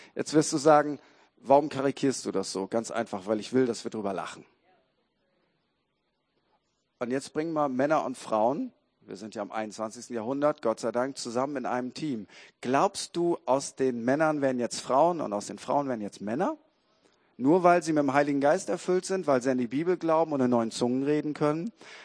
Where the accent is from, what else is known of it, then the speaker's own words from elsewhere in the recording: Lower Saxony, Germany; Ich sag's mal als Ostfriese.